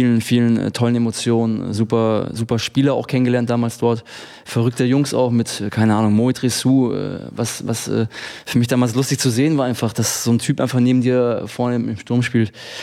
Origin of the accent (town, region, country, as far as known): Friedrichshafen, Baden-Württemberg, Germany